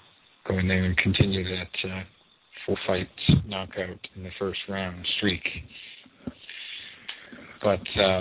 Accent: Dorchester, Massachusetts, United States; when he came to my hometown where I grew up, Dorchester, Massachusetts.

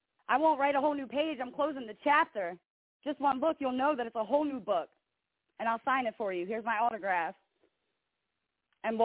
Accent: Philadelphia, Pennsylvania, United States; I'm from Philly.

